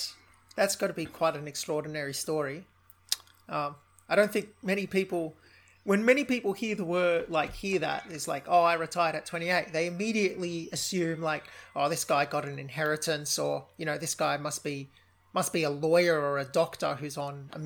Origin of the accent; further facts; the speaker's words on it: Sydney, New South Wales, Australia; I come from Sydney, born and raised, so very high cost of living area in Australia.